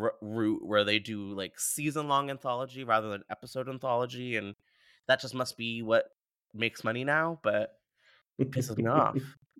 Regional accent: Canada; as a Canadian millennial

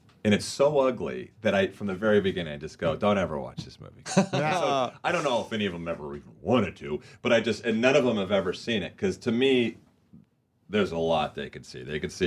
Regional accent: Huntington Beach, California, United States; In Huntington Beach.

